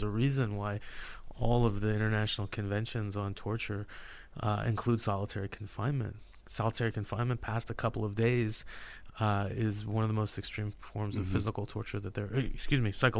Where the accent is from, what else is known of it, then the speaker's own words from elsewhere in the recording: California, United States; Well, I'm from California. I love avocados.